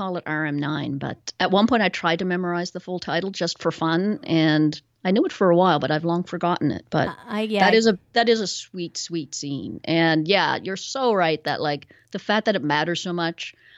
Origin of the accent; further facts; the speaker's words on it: Nova Scotia, Canada; I'm from the Maritimes in Canada. I'm from Nova Scotia. We say strange things in Nova Scotia, I think.